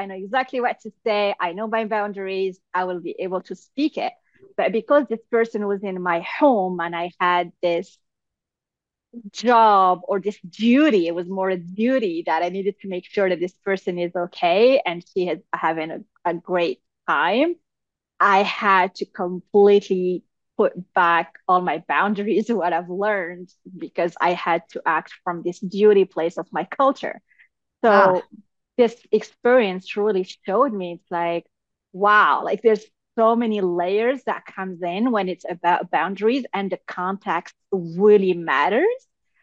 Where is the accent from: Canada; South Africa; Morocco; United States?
Morocco; Like, I am from Morocco. So we have this Moroccan culture where we are very welcoming.